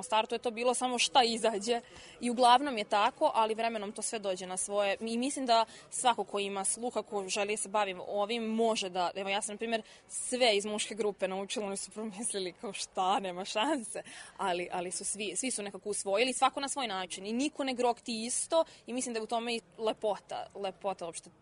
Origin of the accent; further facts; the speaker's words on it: Batajnica, Belgrade, Serbia; dolazim iz Batajnice